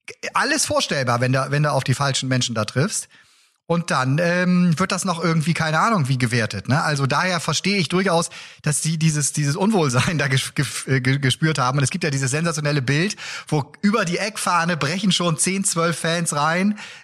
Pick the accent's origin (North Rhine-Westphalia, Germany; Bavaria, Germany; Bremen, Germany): Bremen, Germany; als Bremer muss ich schon sagen